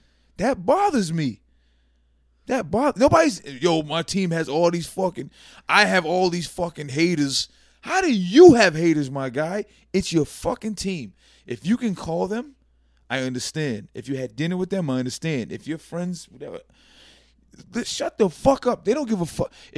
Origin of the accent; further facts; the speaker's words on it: Massachusetts, United States; I'm from Massachusetts? What the fuck is that? I have to say that every time I come. I'm a Patriot fan. I was born in Massachusetts.